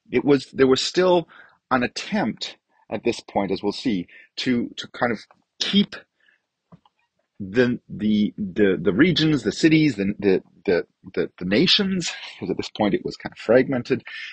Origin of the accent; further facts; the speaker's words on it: Canada; So I'm Canadian, here in Canada.